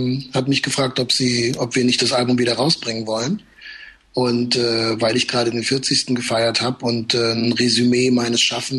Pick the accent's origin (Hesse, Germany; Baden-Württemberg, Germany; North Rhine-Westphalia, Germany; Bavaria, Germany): Baden-Württemberg, Germany; Heidelberg; Ich komme aus Heidelberg, Heidelberg hat ein Schloss, ja.